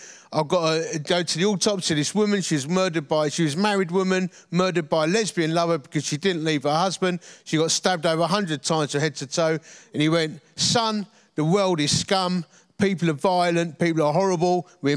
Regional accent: Dagenham, London, United Kingdom; As you can tell from my dulcet tones, I come from the East End of London, or Essex, from a place called Dagenham.

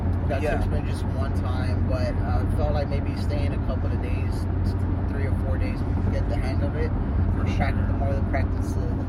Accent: Laredo, Texas, United States; We're from Laredo, Texas. It's a small town in Texas, border town in Texas, border town with Mexico. So, yeah, that's where we're at. There's not much, but we were born and raised there.

